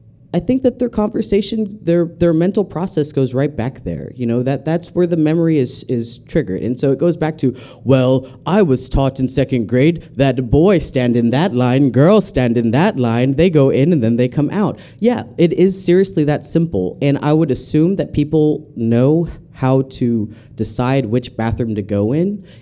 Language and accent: English; Houston, Texas, United States; And I come from Houston